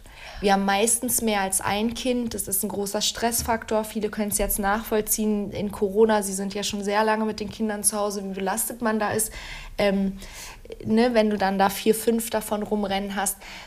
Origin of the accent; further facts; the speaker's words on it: Turkey; ich komme ja aus der Türkei, aus so einem schönen Bergdorf, ohne Anschluss irgendwas, ne, hier Wasser ziehen aus dem Brunnen